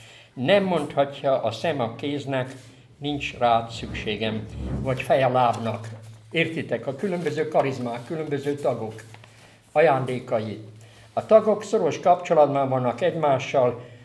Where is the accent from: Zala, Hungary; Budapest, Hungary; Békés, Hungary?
Zala, Hungary; Nagykanizsa; utána hazafelé Nagykanizsára, mert nagykanizsai vagyok